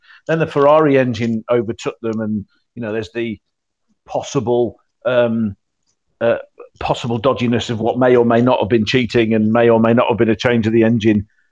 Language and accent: English; England, United Kingdom; I'm English.